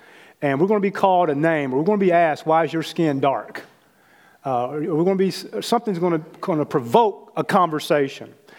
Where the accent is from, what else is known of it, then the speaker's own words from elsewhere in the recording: Kentucky, United States; with his mother being from Costa Rica and I'm from Kentucky.